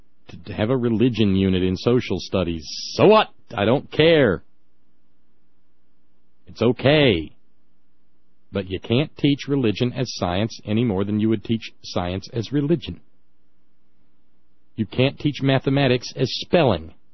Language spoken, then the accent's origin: English; Alabama, United States; where I grew up in Alabama, every county has several school systems.